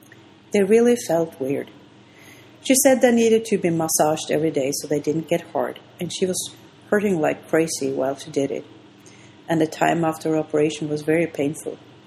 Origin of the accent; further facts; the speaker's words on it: Norway; English is a second language; I said I was from Norway, the Wonderland.